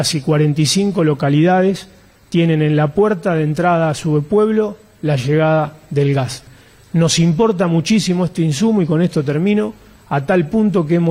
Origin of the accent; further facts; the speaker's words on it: Santa Fe, Argentina; este es un concepto que nosotros como santafesinos estamos reafirmando.